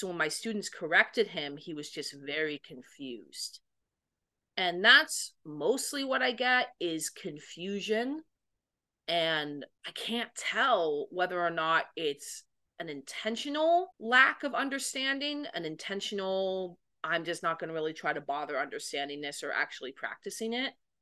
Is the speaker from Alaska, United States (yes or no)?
no; Novato, California, United States; You know, I grew up in Novato, California. I was in a beautiful two-story house for most of my life.